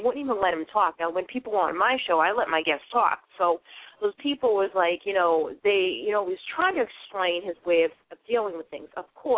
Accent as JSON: {"language": "English", "town": "Boston", "region": "Massachusetts", "country": "United States", "said": "If you can't tell, I'm from Boston, even though I'm up here in Maine, and it's just a great feeling."}